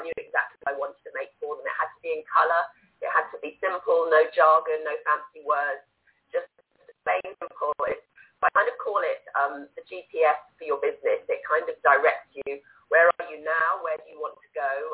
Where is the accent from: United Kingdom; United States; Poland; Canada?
United Kingdom; accent: British; so I hope you can work through my British accent and feeling a little bit sick